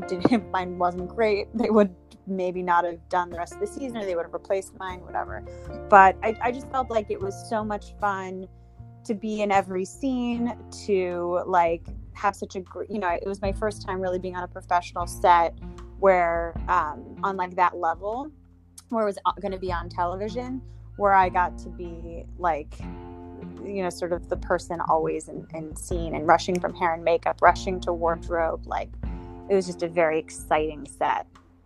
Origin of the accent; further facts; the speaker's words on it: New York City, New York, United States; I'm born and raised in Manhattan, in New York City.